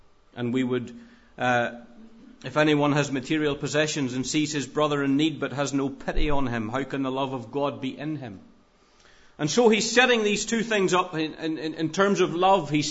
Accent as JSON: {"language": "English", "region": "Northern Ireland", "country": "United Kingdom", "moved": "as an adult", "said": "And we came from Northern Ireland not with a whole pile, but we came with some stuff about us because we had been working for a number of years."}